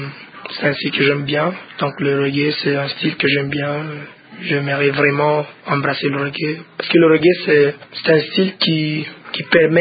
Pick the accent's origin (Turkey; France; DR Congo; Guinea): DR Congo; Goma, North Kivu; born there; Je suis artiste congolais, de nationalité congolaise, voilà. J'ai tiré mes origines à Goma. Je suis né à Goma, je suis d'une tribu Nandé.